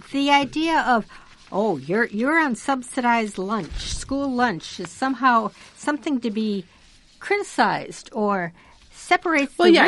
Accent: Wisconsin, United States; I grew up in Wisconsin. We had a free milk break in the afternoon too

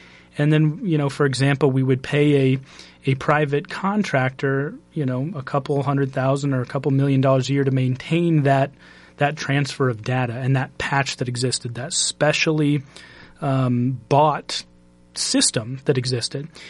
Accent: Boone, Iowa, United States; Boone, Iowa, my hometown.

